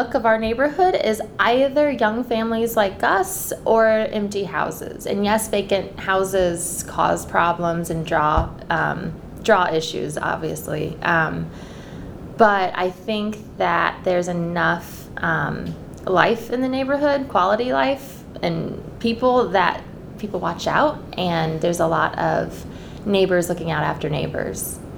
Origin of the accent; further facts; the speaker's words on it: Indianapolis, Indiana, United States; I grew up on the north side of Indianapolis. Hamilton County, but Indianapolis address, so about 101st and Meridian.